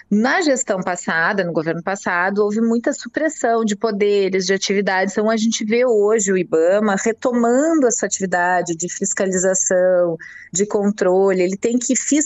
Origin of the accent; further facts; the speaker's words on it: Porto Alegre, Rio Grande do Sul, Brazil; Sou daqui de Porto Alegre.